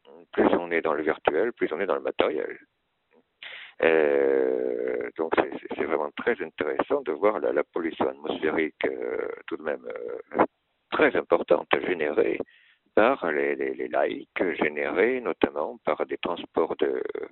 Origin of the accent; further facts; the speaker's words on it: Bordeaux, Nouvelle-Aquitaine, France; je suis de Bordeaux, j'étais dans le sud-ouest.